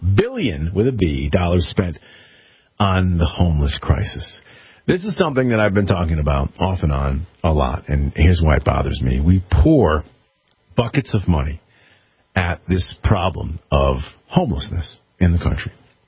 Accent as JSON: {"language": "English", "region": "Connecticut", "country": "United States", "tie": "born or raised there", "said": "how I would handle it in Connecticut, since Connecticut is my home state"}